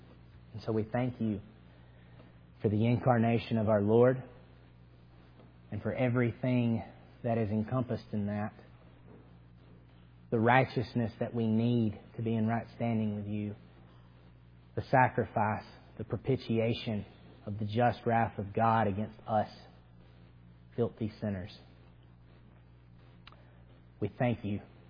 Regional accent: the South, United States; I'm from the South, forgive me.

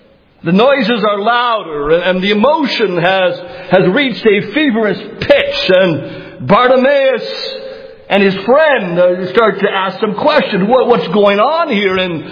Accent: Canada; I grew up in Canada.

